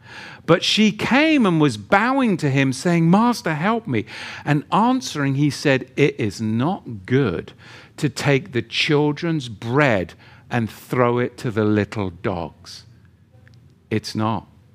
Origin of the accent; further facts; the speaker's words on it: England, United Kingdom; because I'm English and I'm salty and I'm like Marmite.